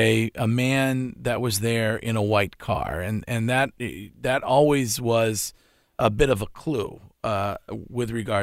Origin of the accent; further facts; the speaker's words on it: Stowe, United States; Kathy went on to, I assume, be abducted from my hometown of Stowe, and they've never found Kathy.